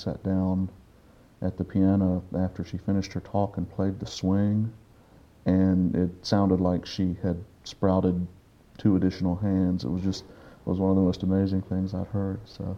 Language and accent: English; Covington, Virginia, United States; Yeah, I was born and raised in Covington, Virginia, about a 45-minute drive west of Lexington on 64.